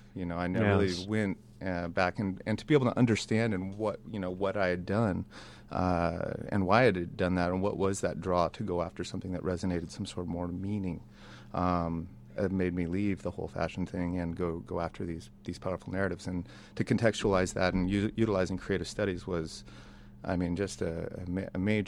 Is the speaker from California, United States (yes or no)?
yes; Santa Barbara, California, United States; even though I was born and raised here in Santa Barbara, I had the opportunity to get out and kind of explore and live abroad for a bunch of years